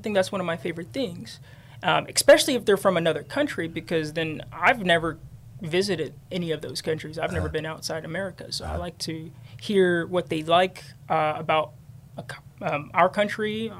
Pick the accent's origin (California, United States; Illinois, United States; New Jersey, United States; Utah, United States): California, United States; Fairfield; Well, I grew up in Fairfield, so I mostly did a lot of theater out there.